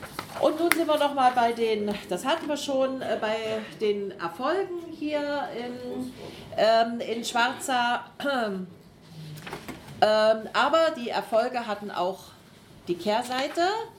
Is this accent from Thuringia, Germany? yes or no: yes; Jena, Thuringia, Germany; wir kommen ja aus Jena